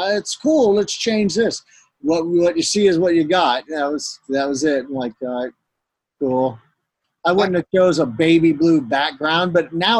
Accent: Richmond, California, United States; I grew up in Richmond, California, and I was surrounded

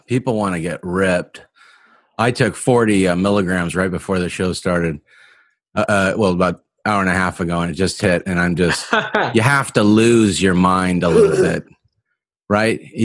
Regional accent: Walnut Creek, California, United States; I'm from the Bay Area, East Bay.

